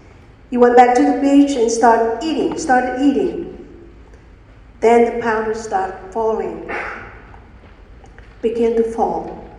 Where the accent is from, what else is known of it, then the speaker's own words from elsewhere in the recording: Rongelap, Marshall Islands; I was only 4 years old when the U.S. returned the Rabaul people back to the island.